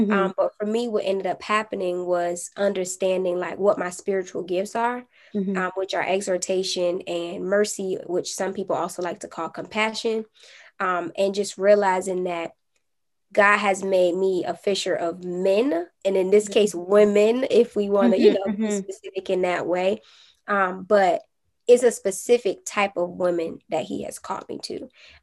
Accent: Virginia, United States; I'm originally from Virginia. I currently live in California.

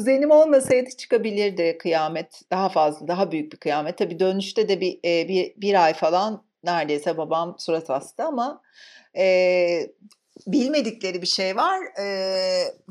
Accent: İzmir, Turkey; moved away as an adult; also born or lived in Antalya; now in Istanbul, Turkey; biz İzmir'de. Ben İstanbul'a 4 sene önce taşındım. Hep İzmir'de yaşadım yani orada büyüdüm. Antalya'da doğdum kaza eseri ama kaza derken yani erken doğum. Sonra hep İzmir'de yaşadım. Her neyse İzmir'den İstanbul'a geldim

